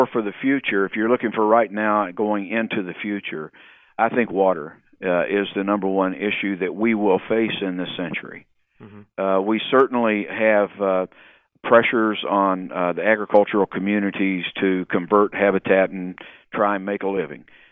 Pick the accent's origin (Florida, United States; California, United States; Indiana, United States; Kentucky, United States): Kentucky, United States; I grew up in eastern Kentucky, but I've lived in my career with the Fish and Wildlife Service. I lived all over the country.